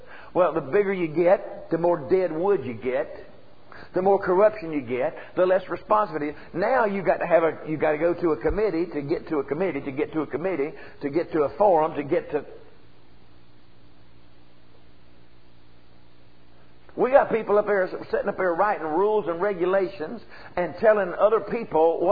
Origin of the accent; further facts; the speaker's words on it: United States; I'm an American. I love America. I love our form of government. I was brought up under it.